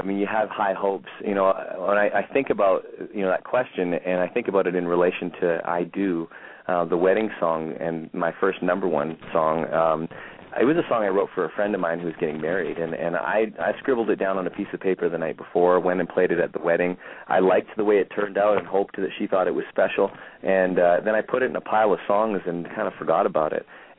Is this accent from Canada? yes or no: yes; Alberta, Canada; born there; to be able to be based in Canada and based where I was born in Alberta is really important to me.